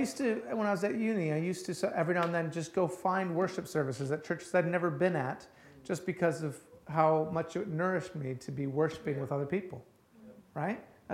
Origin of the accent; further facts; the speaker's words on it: Minnesota, United States; I'm from Minnesota and everything's flat there.